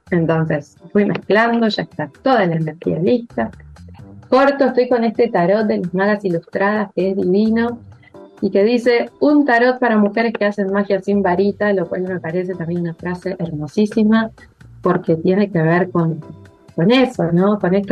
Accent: Argentina; siempre todo es un poco más exagerado acá en Argentina, en mi país.

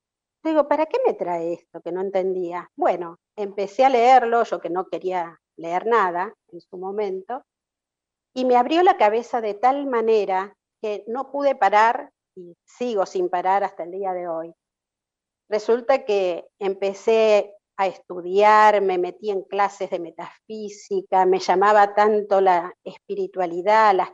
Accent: Buenos Aires, Argentina; Nací en Buenos Aires, vivo en Capital Federal toda la vida, en Argentina.

